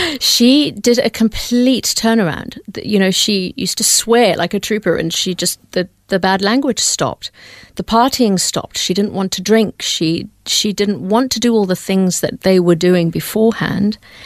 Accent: India; born there; I was born in India. My dad is a Hindu, and mum is English.

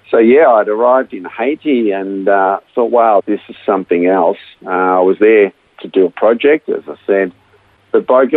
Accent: Melbourne, Victoria, Australia; So I was born right here in Melbourne and raised in a Christian family to Dutch migrant parents.

